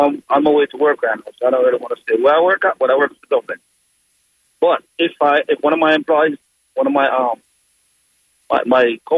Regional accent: Jamaica; It's my culture. You know, I'm from Jamaica.

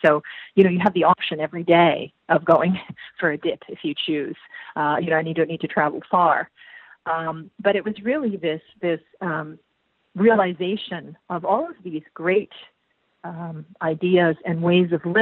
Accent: Canada; moved away as an adult; also born or lived in England / New Zealand; now in Finland; I grew up in North America, in Canada, and with some stints along the way, went to school in England and lived in New Zealand.

